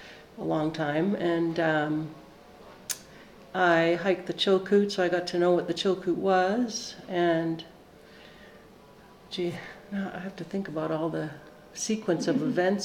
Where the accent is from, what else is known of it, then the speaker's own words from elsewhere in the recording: Vancouver, British Columbia, Canada; now in United States; I actually grew up in Vancouver, British Columbia, so I'm now a dual citizen.